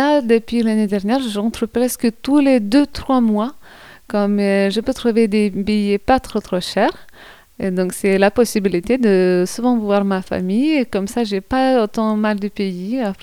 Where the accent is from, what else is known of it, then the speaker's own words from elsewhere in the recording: Lithuania; French is a second language; now in France; Peut-être que je voudrais plus rester dans mon pays natal et j'aime beaucoup la Lituanie et je voudrais bien vivre en Lituanie.